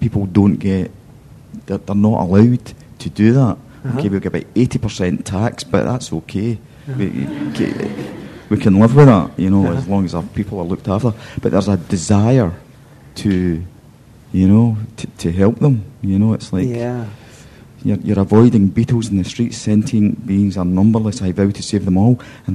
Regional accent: Scotland, United Kingdom; I'm visiting from Scotland.

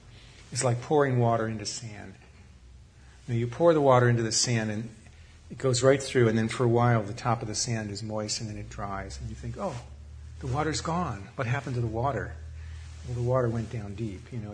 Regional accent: United States; this is America, I'm an American, let's talk about here

